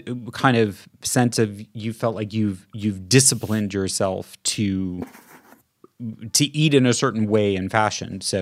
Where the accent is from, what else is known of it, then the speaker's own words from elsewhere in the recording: Midwest, United States; I grew up in the Midwest in the 1970s where everything was trucked in and was not eaten seasonally and was tasteless.